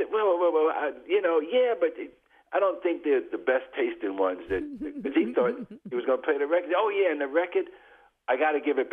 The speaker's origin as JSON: {"language": "English", "region": "New York", "country": "United States", "tie": "born or raised there", "also_born_or_lived": "Bronx", "said": "I was born in New York in the Bronx. I moved to St. Albans, Queens, and we lived about three blocks from Jackie Robinson, Roy Campanella"}